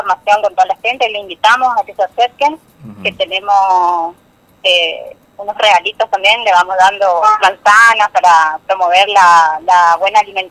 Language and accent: Spanish; Posadas, Misiones, Argentina; now in Santo Tomé, Argentina; Soy de Misiones, de Posada. De allá nos trasladaron para este lado.